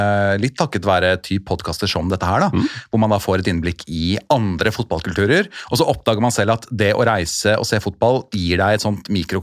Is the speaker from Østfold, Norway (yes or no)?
no; Oslo, Norway; jeg jo født og oppvokst på Oslo Øst